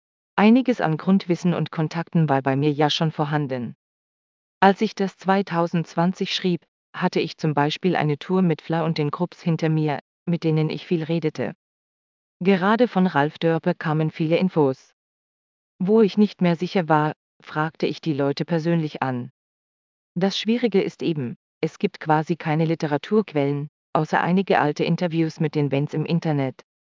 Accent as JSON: {"language": "German", "town": "Osnabrück", "region": "Lower Saxony", "country": "Germany", "tie": "born or raised there", "also_born_or_lived": "Berlin / Bielefeld", "said": "Ich wohnte einige Jahre in Berlin und Bielefeld, kehrte aber letztlich zurück in meine Heimatstadt Osnabrück"}